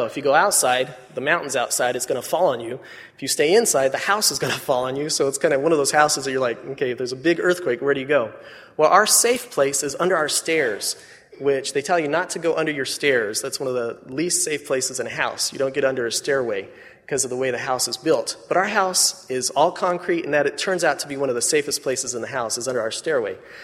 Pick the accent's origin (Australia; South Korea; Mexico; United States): United States; Because I'm an American.